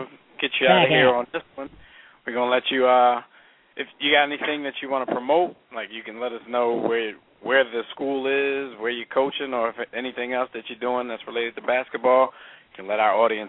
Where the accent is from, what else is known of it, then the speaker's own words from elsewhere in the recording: Philadelphia, Pennsylvania, United States; Since we're all from Philly, you know, we got a big following in Philly and in that area, Delaware, Jersey.